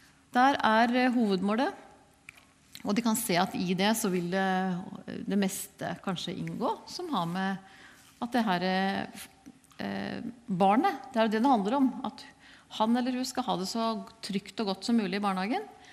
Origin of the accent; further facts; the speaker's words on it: Drammen, Buskerud, Norway; og vi er fra Drammen